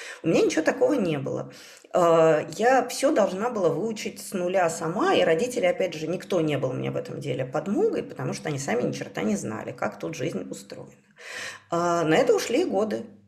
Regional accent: Perm Krai, Russia; accent: Perm; Я сначала говорила с выраженным пермским говором

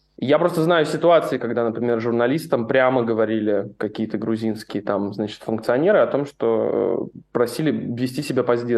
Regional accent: Russia; Это либо обычно тебя спрашивают, откуда ты? Из России.

